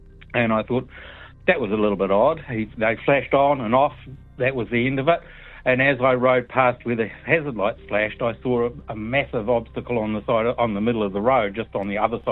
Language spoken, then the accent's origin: English; Invercargill, Southland, New Zealand; now in Rolleston, New Zealand; when we lived in Invercargill, when I grew up in Invercargill.